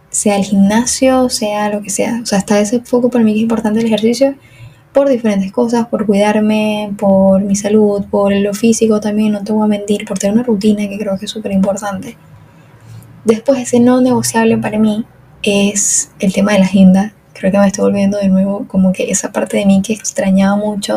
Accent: Venezuela; now in Argentina; soy de Venezuela, pero vivo en Argentina

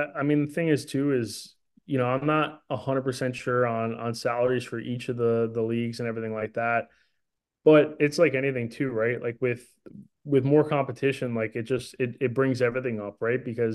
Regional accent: Clarenville, Newfoundland and Labrador, Canada; what kind of an impact that had on my hometown. Cause like Clarenville, Newfoundland, like, you know, again, small place where you're growing up, right?

